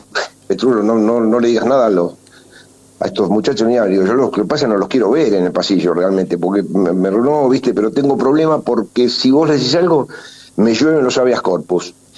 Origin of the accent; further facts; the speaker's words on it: La Plata, Buenos Aires Province, Argentina; yo soy de La Plata y conocía los personajes